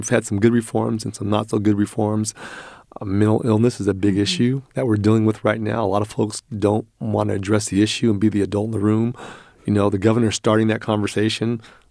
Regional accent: Rancho Cordova, California, United States; I grew up in Rancho Cordova.

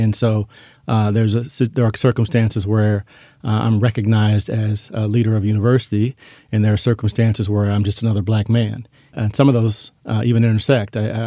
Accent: St. Louis, Missouri, United States; Michael Brown in Ferguson, Missouri, that incident was 2 miles from where I grew up in St. Louis.

